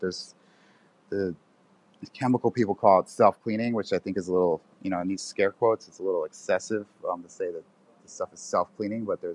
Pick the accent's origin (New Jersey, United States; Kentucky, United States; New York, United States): New York, United States; New York City; born and raised in Manhattan, so.